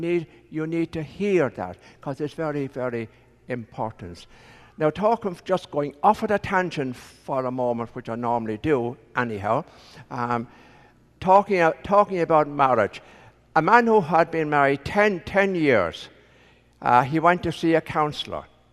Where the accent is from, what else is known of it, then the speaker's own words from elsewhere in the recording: Ireland; growing up in Ireland and spending 6 years in a seminary